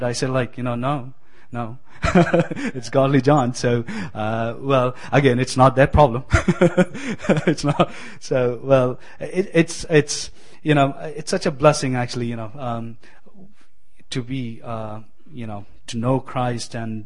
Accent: Kerala, India; I was born and brought up in India, as you all can see it. being more specifically, I'm from, I don't know if you know it, I'm from the southernmost state of India. It's called Kerala.

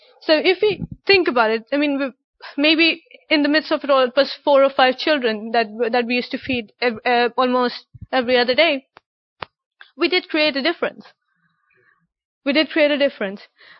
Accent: Pakistan; because I'm from Pakistan and Afghanistan's really near, they're very close to us.

